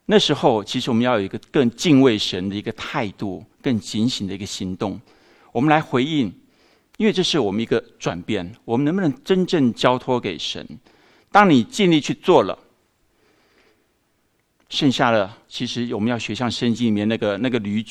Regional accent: China; 我们中国人常会说，就是你工作这个没有功劳也有苦劳嘛

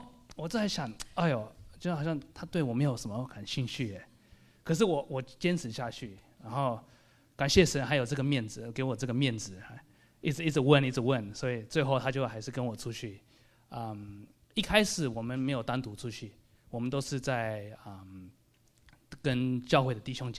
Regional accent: Australia; born there; Chinese is a second language; 我的中文不是很好，因为我在澳大利亚出生，然后从小没有好好的读中文，所以请多包容。

